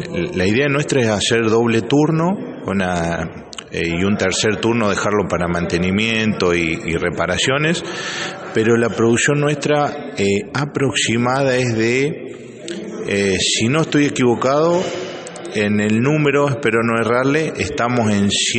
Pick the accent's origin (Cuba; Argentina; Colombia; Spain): Argentina; Mattaldi, Córdoba; Somos del sur de Córdoba, de Mataldi, Jovita.